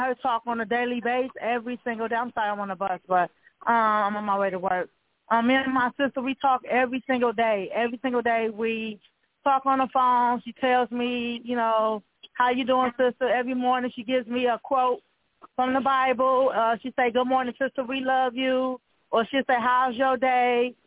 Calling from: Milwaukee, Wisconsin, United States; I'm calling from Milwaukee, Wisconsin.

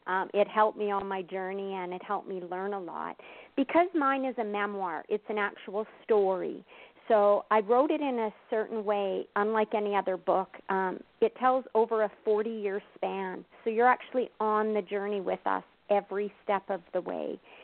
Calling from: Oroville, Washington, United States; I actually just left my home in Orville, Washington a couple days ago, so I right now am in Sylvan Lake, Alberta, Canada.

